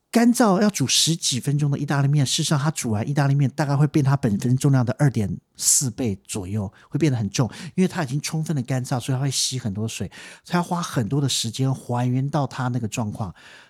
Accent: Taiwan; 我们台湾人真的喜欢手工面，真的喜欢手工面

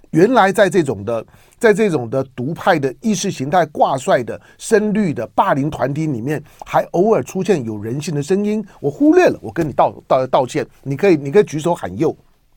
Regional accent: Taiwan; 我说我在台湾土生土长，虽然我喜欢云游世界各地，我在世界各地没有一毛钱的资产，包括大陆。

